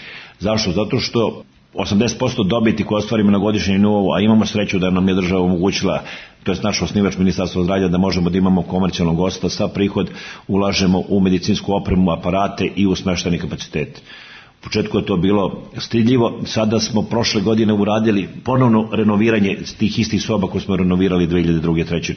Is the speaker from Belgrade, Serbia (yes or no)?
no; Vrnjačka Banja, Raška District, Serbia; born there; Ja sam rođen u Vrnjačkoj banji